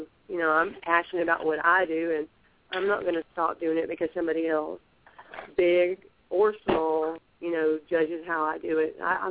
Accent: Bossier City, Louisiana, United States; I'm from Louisiana, Bossier City

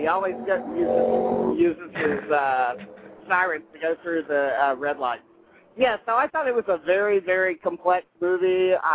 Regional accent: Southern United States, United States; I'm a Southerner, and I have a beef about Southern depictions of Southern people made by people who I suspect are not Southern

